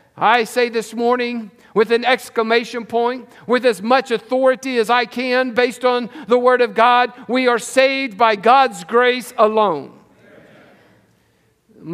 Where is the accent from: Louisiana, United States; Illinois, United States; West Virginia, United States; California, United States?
West Virginia, United States; When I was a teenager growing up in West Virginia, we would always take Thanksgiving week off to go hunting.